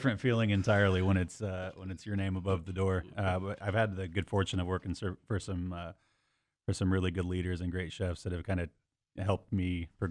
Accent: Mount Zion, Illinois, United States; I'm from Mount Zion originally, and I went to Tech Academy when I was in high school here at the Decatur Tech Academy.

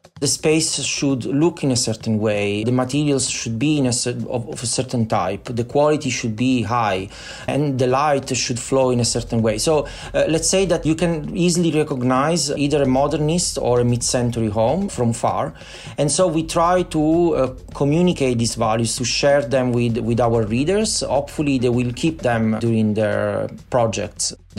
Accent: Italy; now in Amsterdam, Netherlands; when I moved to Northern Europe, because I'm from Italy originally, when I moved to Amsterdam

